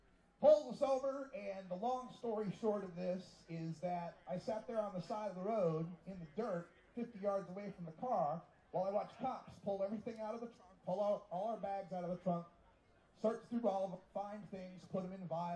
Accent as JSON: {"language": "English", "town": "Boise", "region": "Idaho", "country": "United States", "said": "Now, I'm originally from Boise, Idaho, so I'm like, hey, let's go through Idaho. We'll visit my folks."}